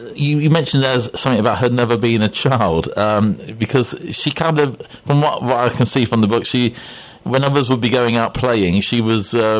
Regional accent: United Kingdom; being British people here

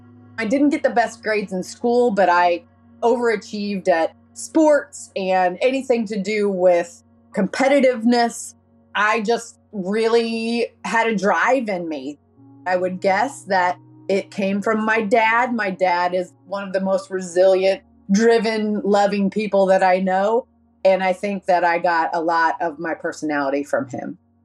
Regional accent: Evansville, Indiana, United States; I'm from Evansville, Indiana. It's at the very southern tip of Indiana.

